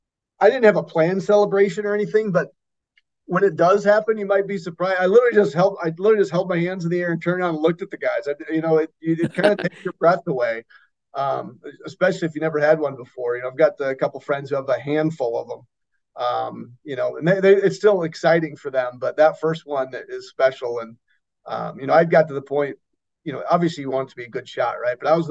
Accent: Midwest, United States; also born or lived in Chicago; As you know, I'm from the Midwest. I live in Chicago most of my life.

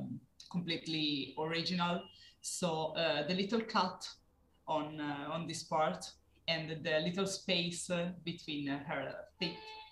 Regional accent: Turin, Piedmont, Italy; Okay, I live in Italy. I'm from Italy, from Turin.

